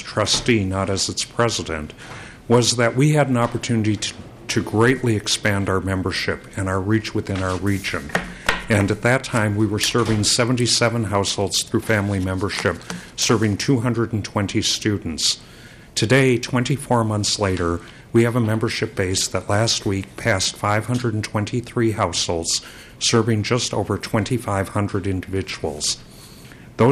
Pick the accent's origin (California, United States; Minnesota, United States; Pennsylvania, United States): Minnesota, United States; Virginia; I grew up in Virginia, Minnesota, and was fortunate to have the wealth of the school district during the time of my teens in the 1950s